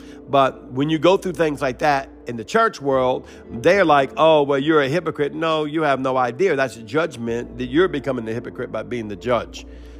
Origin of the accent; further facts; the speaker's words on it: New Orleans, Louisiana, United States; I was on Bourbon Street. I'm from New Orleans.